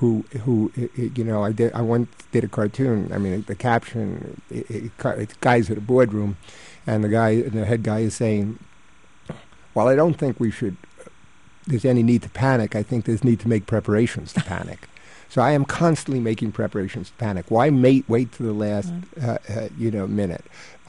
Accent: Queens, New York, United States; it was New York in the 50s, and the neighborhoods where I grew up in Queens were divided into a block of Jewish people, a block of Irish people, a block of Italian people

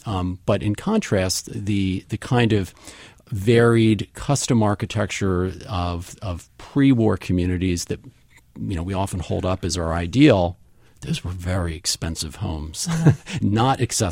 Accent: Havertown, Pennsylvania, United States; And I grew up actually near Ardmore. I grew up in Havertown and would ride my bicycle to Plastic Fantastic, which was a record store right on Lancaster Avenue there.

